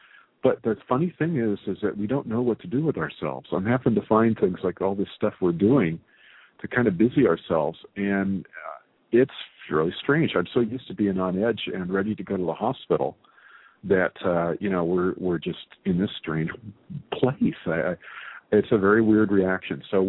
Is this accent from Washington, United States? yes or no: no; Roseville, California, United States; My dear friend, Debbie Wells, who I grew up with in Roseville, California, is here.